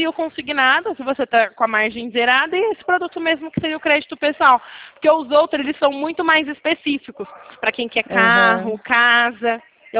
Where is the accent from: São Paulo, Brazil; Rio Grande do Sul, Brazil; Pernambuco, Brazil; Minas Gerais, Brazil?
São Paulo, Brazil; Limeira; Porque eu também sou daqui de Limeira, né? Faculdade, trabalho na prefeitura